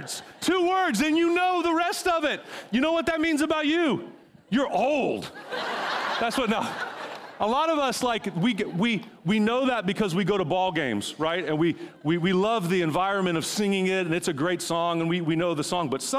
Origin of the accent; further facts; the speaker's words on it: Oklahoma, United States; I'm from Oklahoma. Like, everybody has 8,000 rounds of ammunition and worried that they don't have enough.